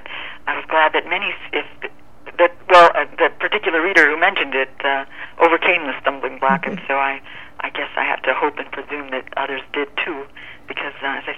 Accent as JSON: {"language": "English", "region": "Iowa", "country": "United States", "said": "maybe there are some people who didn't read the book when they saw I was from Iowa."}